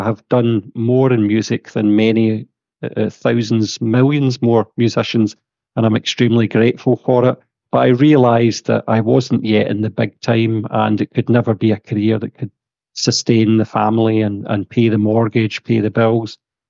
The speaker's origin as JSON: {"language": "English", "town": "Glasgow", "region": "Scotland", "country": "United Kingdom", "tie": "born or raised there", "said": "We did a double live album in my hometown of Glasgow, which was amazing."}